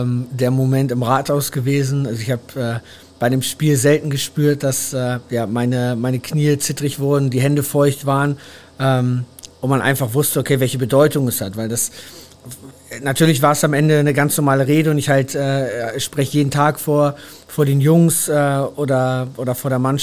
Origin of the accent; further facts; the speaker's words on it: Hamburg, Germany; weil es halt meine Heimatstadt ist und mein Verein